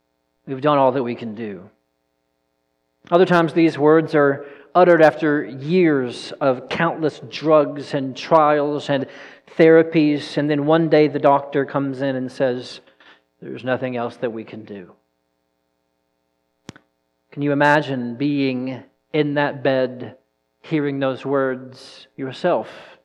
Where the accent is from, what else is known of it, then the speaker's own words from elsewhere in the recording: Texas, United States; Yeah, we're both from East Texas, so some places we have to explain we're not cousins.